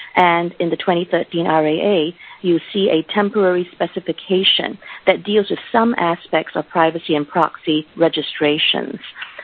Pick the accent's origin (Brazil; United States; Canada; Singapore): Singapore; I work out of the U.S. primarily, but I am from Singapore, and in fact, I'm speaking to you from Singapore